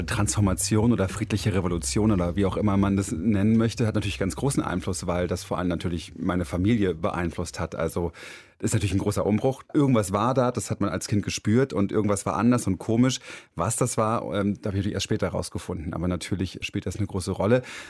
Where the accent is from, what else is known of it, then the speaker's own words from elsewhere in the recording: East Germany, Germany; Ich sollte mich auf einmal dazu verhalten, Ostdeutscher zu sein.